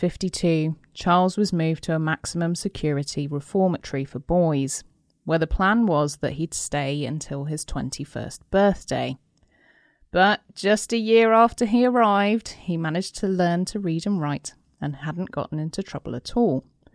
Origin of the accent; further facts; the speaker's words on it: South East England, United Kingdom; I then had to change schools in little school, and I got called … because they said my accent was very posh because I came from Surrey.